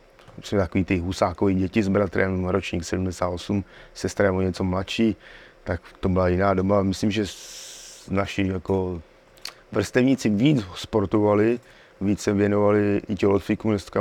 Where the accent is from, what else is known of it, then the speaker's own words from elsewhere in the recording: Karlovy Vary, Karlovy Vary Region, Czechia; Já vyrůstal v Karlových Varech na předměstí.